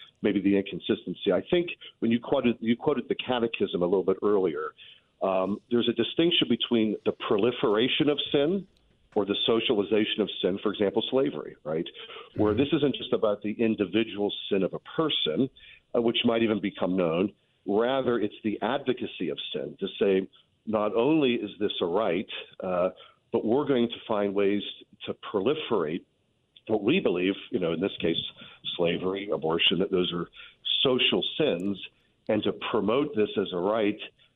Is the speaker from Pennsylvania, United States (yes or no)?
yes; Pittsburgh, Pennsylvania, United States; I'm from Pittsburgh, but down here as well